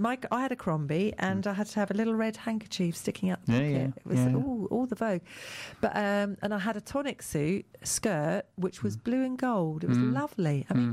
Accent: East of England, United Kingdom; I went around with quite a rough lot, but I was from Essex, you see.

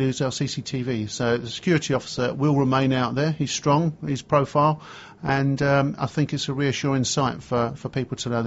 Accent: Hythe, South East England, United Kingdom; I was born in Hythe, grew up in Hythe, Cheriton, Folkestone, right. And now based near Canterbury.

